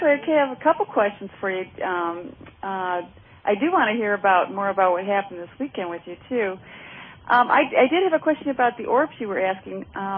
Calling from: North Carolina, United States; I'm calling from North Carolina.

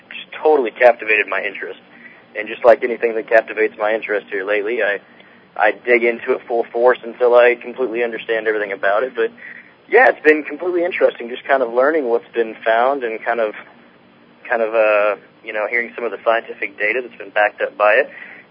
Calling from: Tulsa, Oklahoma, United States; I'm out of Tulsa, Oklahoma, and I actually spoke with you briefly today by email.

